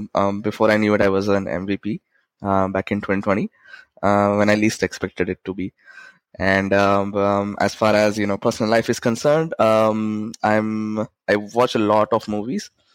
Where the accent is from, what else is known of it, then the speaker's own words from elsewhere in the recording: Aurangabad, Maharashtra, India; now in Mumbai, India; it's my first generation in Mumbai. My hometown is Aurangabad, which is about 250 miles from Mumbai. And I stay with my mother.